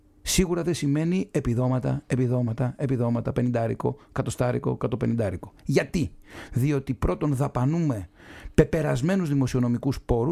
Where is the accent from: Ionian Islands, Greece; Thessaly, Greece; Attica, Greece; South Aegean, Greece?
Ionian Islands, Greece; Kefalonia; επειδή είμαστε και από τη Μήλο εσείς, εγώ από την Κεφαλονιά